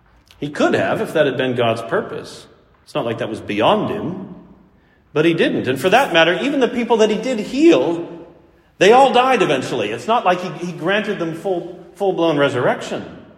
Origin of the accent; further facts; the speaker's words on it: Pittsburgh, Pennsylvania, United States; I had a brother quote that line to me not too long ago when he found out I was from Pittsburgh, because he was from Cleveland.